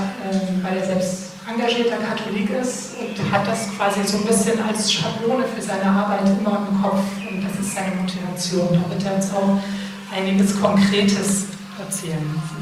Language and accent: German; Leipzig, Saxony, Germany; Ich komme selbst aus Leipzig, bin seit 2 Jahren Redakteurin bei der katholischen Zeitschrift Tag des Herrn. Die erscheint in den 5 Bistümern im Osten Deutschlands und ich bin selbst evangelische Christin.